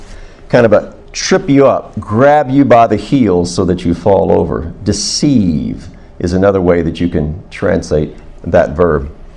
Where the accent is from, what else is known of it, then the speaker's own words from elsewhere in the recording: New Mexico, United States; also born or lived in Texas; Now, I was raised in New Mexico and Texas by a cowboy.